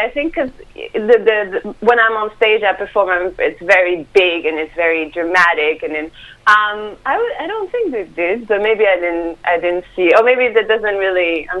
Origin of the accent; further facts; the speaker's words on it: France; Yeah, my mom is American and my dad is French. So I grew up in France, went to art school there, and then my mom wanted to g